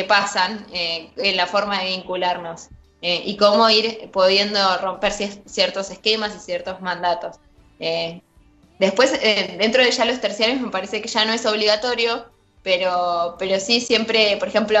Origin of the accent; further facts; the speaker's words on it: Argentina; cómo somos, la cultura argentina somos muy estigmatizantes en ese sentido.